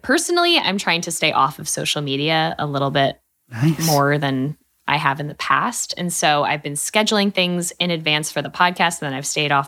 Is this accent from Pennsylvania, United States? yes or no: yes; Pennsylvania, United States; also born or lived in San Francisco; And I grew up in Pennsylvania, which like, has some beautiful places, but San Francisco knocked my socks off when I lived out there.